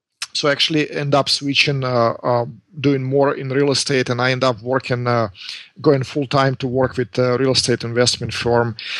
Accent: Russia; English is a second language; now in Southern California, United States; Immigrated here from Russia back in 1996. So believe it or not, it's been 20 years.

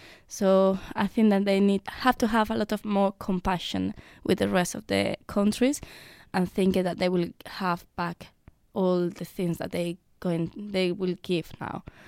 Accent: Spain; English is a second language; now in Lincoln, United Kingdom; I'm from Spain. I'm 24 years old. I live in Lincoln 2 years and a half

